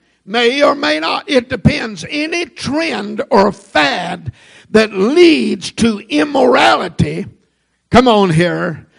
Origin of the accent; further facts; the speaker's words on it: Texas, United States; I guess I come from Texas, amen, and I changed that a little bit